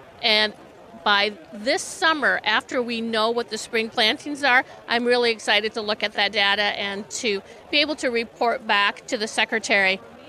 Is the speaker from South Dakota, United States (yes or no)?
yes; South Dakota, United States; are you from South Dakota? And we go, yes, well, I'm from Brown County.